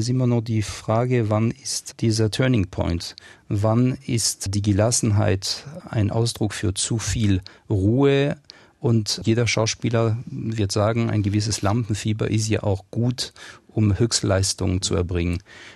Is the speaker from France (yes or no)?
yes; France; Als Franzose fühle ich mich da angesprochen und kann mich mit dem Gedanken anfreunden.